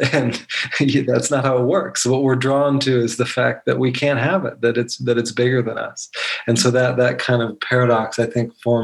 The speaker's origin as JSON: {"language": "English", "region": "Montana", "country": "United States", "tie": "born or raised there", "said": "my experience growing up in Montana"}